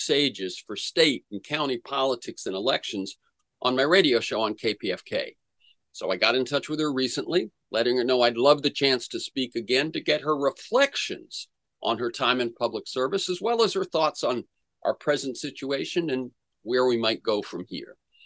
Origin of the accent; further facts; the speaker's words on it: Florida, United States; As a young teenager growing up in Florida before it went completely mad